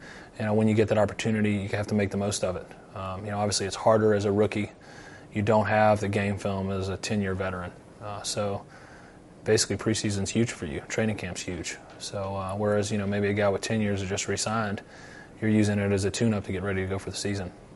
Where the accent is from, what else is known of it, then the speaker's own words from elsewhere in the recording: Louisiana, United States; I was born and raised in Louisiana. I've never been on a swamp tour.